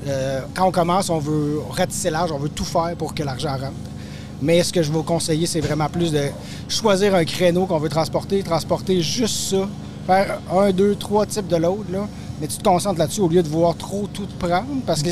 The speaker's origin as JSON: {"language": "French", "region": "Quebec", "country": "Canada", "said": "Moi, je suis de la Rive-Sud."}